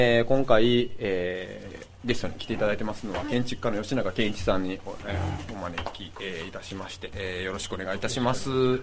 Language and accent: Japanese; Sakai, Osaka, Japan; 私は特に生まれも育ちも、大阪でして、実家に帰ると言っても結局私大阪なんです。大阪の堺なんですけども